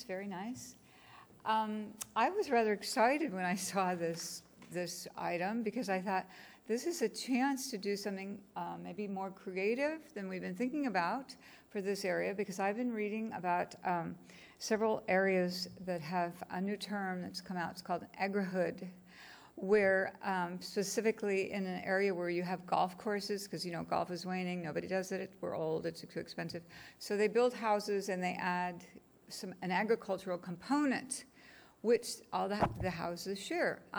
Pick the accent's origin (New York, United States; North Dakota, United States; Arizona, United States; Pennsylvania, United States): Arizona, United States; I grew up in Arizona.